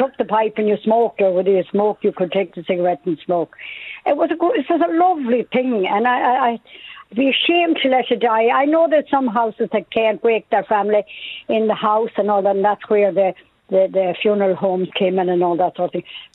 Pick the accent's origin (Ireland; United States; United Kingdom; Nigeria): Ireland; Connacht; At the minute, I live in Loch Inn, but I came originally from Mayo.